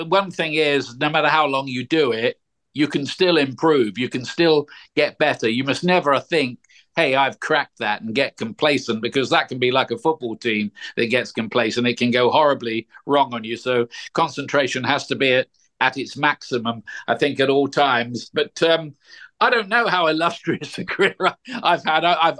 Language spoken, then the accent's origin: English; Portsmouth, South East England, United Kingdom; born there; I was born in Portsmouth, so I support Pompey.